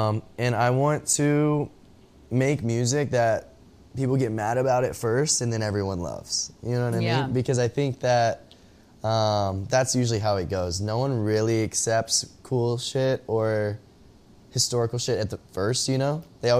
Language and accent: English; Texas, United States; And I'm from Texas